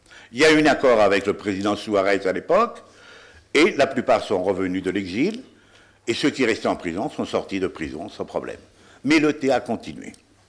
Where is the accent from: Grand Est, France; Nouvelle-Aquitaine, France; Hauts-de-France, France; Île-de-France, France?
Île-de-France, France; Paris; Moi, je vivais ici à Paris, je suis né à Paris, mes parents proviennent de l'exil.